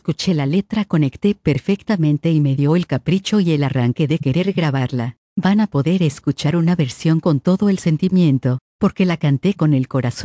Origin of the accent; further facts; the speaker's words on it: Colombia; Como colombiano crecí con esta música, de muy pequeño por influencia familiar escuchando el género ranchero y mariachi